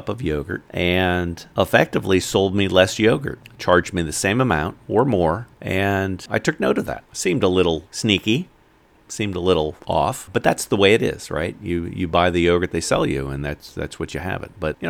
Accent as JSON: {"language": "English", "region": "North Carolina", "country": "United States", "tie": "born or raised there", "said": "Actually, it is the state motto of the state of North Carolina, my home state."}